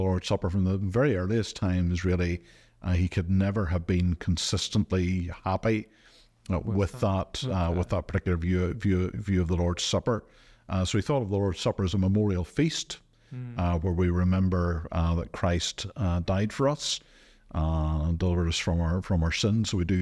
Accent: Ireland; And again, very often as Irish Baptists, we're very keen memorialists.

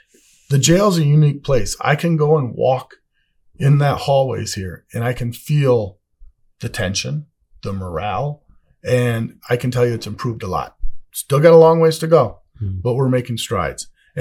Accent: Michigan, United States; I grew up in Michigan and my idea of Mexican food was chichis, if you ever heard of that or remember that.

